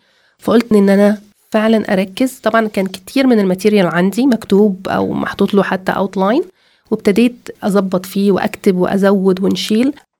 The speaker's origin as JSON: {"language": "Arabic", "country": "Egypt", "moved": "as an adult", "said": "جيت من مصر من 5 سنين كمهاجرة مع أولادي وجوزي"}